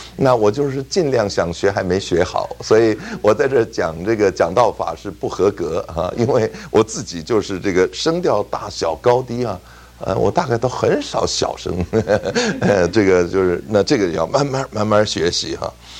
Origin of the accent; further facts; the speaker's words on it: Beijing, China; 感谢上帝让我生在北京啊，我在北京还待了8年。假如按我的祖籍的话，我就糟了，我是江西。